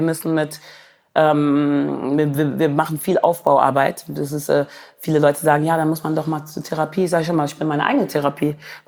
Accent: Wermelskirchen, North Rhine-Westphalia, Germany; Weil ich komme aus dem Dorf, Wermelskirchen.

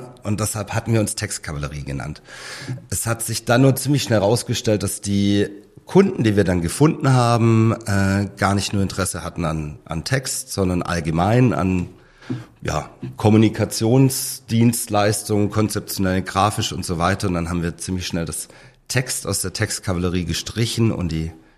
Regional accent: Murrhardt, Baden-Württemberg, Germany; Ich bin aus Murrhardt. Das ist ein kleiner Ort, 40 Kilometer von Stuttgart entfernt. Viermal so viel Wald wie Stadtfläche.

